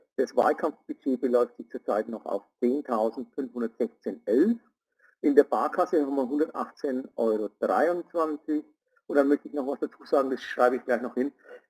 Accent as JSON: {"language": "German", "region": "Bavaria", "country": "Germany", "accent": "Franconian", "said": "Ich spreche Fränkisch, das ist für manche schwierig hier."}